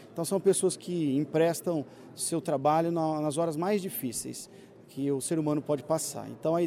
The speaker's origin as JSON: {"language": "Portuguese", "region": "Paraná", "country": "Brazil", "said": "como paranaense, como cidadão, que é um orgulho ter essa instituição forte e capaz como a gente tem aqui no Paraná"}